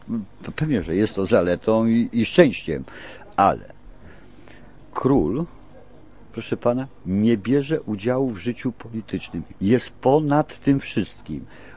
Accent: Nowy Sącz, Lesser Poland, Poland; Ja jestem z Nowego Sącza

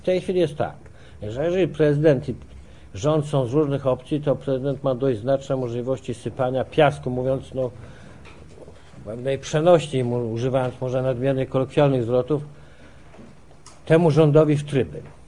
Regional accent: Warsaw, Masovian Voivodeship, Poland; A jestem sam warszawiakiem z najważniejszej części, znaczy z najbogatszej części naszego kraju

